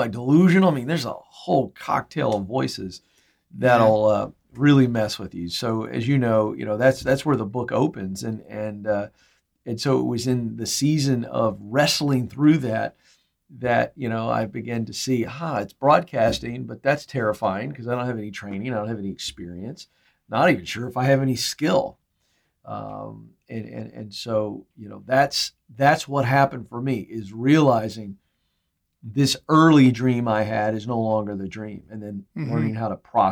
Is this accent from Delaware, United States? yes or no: no; Virginia, United States; I grew up in the Commonwealth of Virginia, and I was raised in a house where there was a great appreciation for history